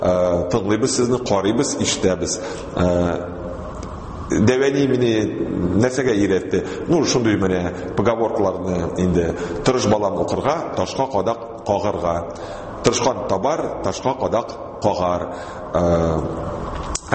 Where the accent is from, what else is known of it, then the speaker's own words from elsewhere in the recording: Kazan, Tatarstan, Russia; Казан егете, мин рус мәктәбен бетердем, һәм инде татарча мине сөйләшергә минем яраткан дәвәнем өйрәтте.